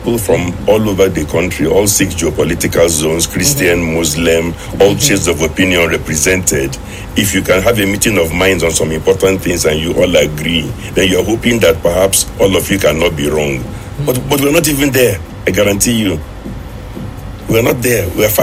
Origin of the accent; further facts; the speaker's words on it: Nigeria; I'm a Nigerian and I'm alive, I'm an entrepreneur, an economist, a businessman